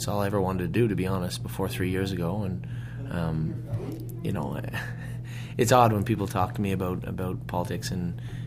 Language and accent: English; Prince Edward Island, Canada; born there; moved away as an adult; also born or lived in Windsor / Ottawa / Montreal / Detroit; now in Cobourg, Canada; I was born in Prince Edward Island in 1976. Mm-hmm. I moved to Ontario 19 years ago to work in the horse racing sector. I lived in Windsor, Ottawa, Montreal, Detroit. I bounced around everywhere and settled back in Cobourg